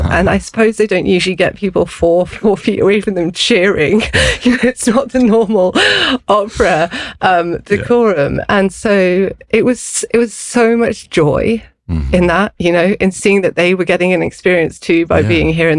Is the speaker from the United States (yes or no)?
no; Isle of Man; born there; So I was born on the Isle of Man, which is where my mother's from. A beautiful, rugged, inhospitable island. It's very beautiful. And then it's very wild because it's in the middle of the Irish Sea.